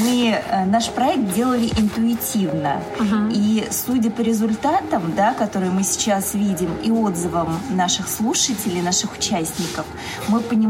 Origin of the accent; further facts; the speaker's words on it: Volokolamsk, Moscow Oblast, Russia; поскольку мы сами коренные жители, мы сами из Волоколамска, мы незрячих людей видели в нашем городе постоянно